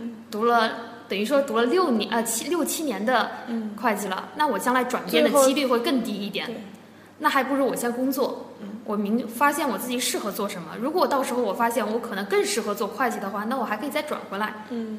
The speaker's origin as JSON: {"language": "Chinese", "country": "China", "said": "就会觉得那一种对于生活的一种享受是我们中国人现在可能正缺乏的。"}